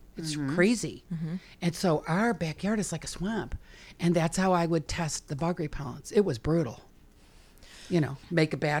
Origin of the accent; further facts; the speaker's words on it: Chicago, Illinois, United States; I'm from Chicago.